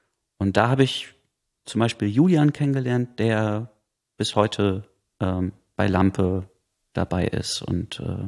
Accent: Essen, North Rhine-Westphalia, Germany; now in Berlin, Germany; ich komme ja aus Essen und war dann in Berlin

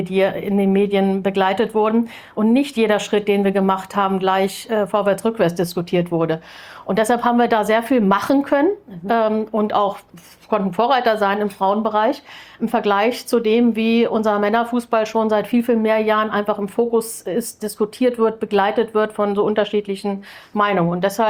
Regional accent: Lower Saxony, Germany; Aber groß geworden bin ich in Niedersachsen, wie man vielleicht hört. Ich bin relativ dialektfrei.

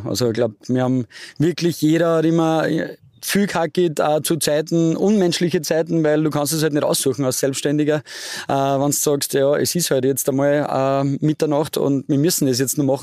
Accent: Vöcklabruck, Upper Austria, Austria; born there; Ja genau, ich bin in Vöcklabruck geboren.

